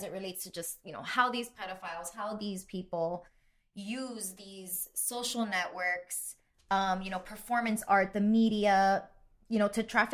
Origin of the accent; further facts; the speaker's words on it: Miami, Florida, United States; and we're from Miami, which we know that's a huge problem as well.